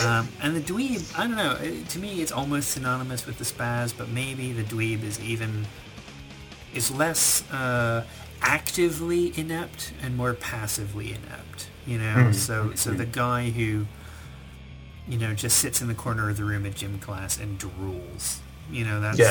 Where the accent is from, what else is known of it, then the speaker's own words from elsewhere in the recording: United States; You know how we as American people have bangs on our head?